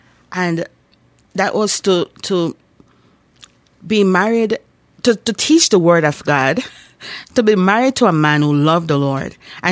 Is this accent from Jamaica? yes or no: yes; Jamaica; When I grew up in Jamaica, and this is the job I did.